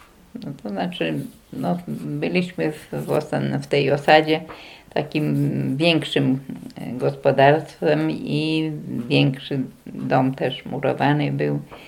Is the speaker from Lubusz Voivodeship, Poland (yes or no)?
no; Siemiatycze, Podlaskie Voivodeship, Poland; born there; Urodziłam się w Siemiatyczach. Rodzice moi byli rolnikami.